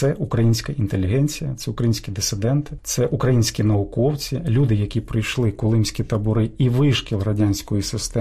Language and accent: Ukrainian; Mykolaiv, Mykolaiv Oblast, Ukraine; В моєму рідному Миколаєві наприкінці 80-х з понад майже 70 шкіл була тільки одна з українською мовою навчання.